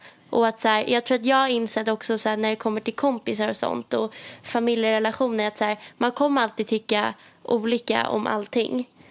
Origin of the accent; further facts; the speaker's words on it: Stockholm, Stockholm County, Sweden; Eller inser typ hur soft det är att vara hemma i Stockholm.